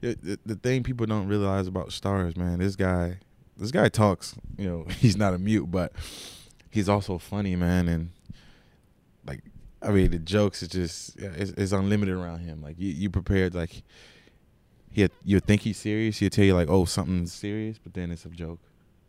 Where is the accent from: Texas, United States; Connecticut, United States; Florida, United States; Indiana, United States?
Indiana, United States; East Chicago; I mean, they know I'm from Indiana, but they say, oh, it's East Chicago.